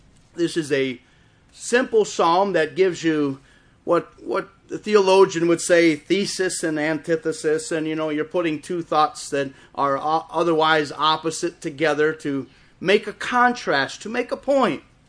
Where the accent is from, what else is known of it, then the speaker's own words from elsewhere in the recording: Wisconsin, United States; also born or lived in Chicago; I was born in Chicago, and I lived there till I was 4 or 5, and I moved my family up to Wisconsin.